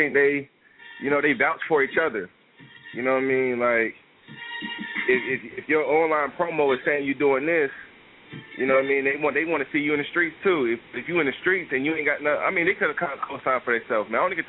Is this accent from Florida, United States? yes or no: yes; Fort Walton Beach, Florida, United States; I'm from Fort Walton Beach, a small town.